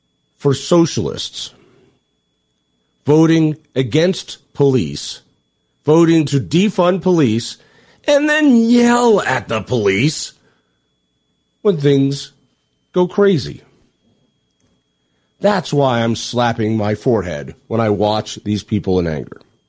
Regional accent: Boulder, Colorado, United States; My hometown of Boulder, Colorado, has a law that says nuclear weapons are not allowed in the town of Boulder.

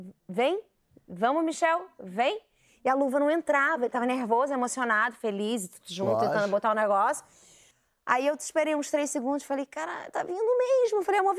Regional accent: Santo André, São Paulo, Brazil; eu sou de Santo André do ABC

